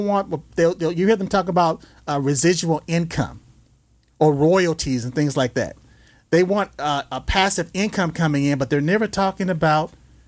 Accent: Los Angeles, California, United States; born or raised there

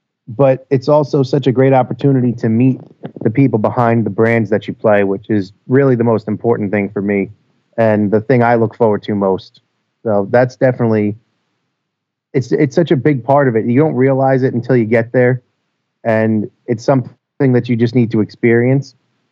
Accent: New York, United States; I'm from New York, and I play with a country artist named … who I'm also married to.

